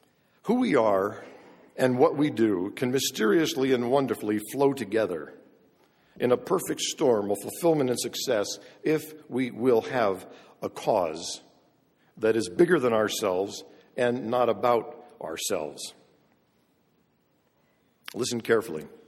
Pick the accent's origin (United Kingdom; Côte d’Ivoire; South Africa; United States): Côte d’Ivoire; My mom and dad were missionaries, and I grew up in the Ivory Coast of West Africa. I was a typical missionary kid.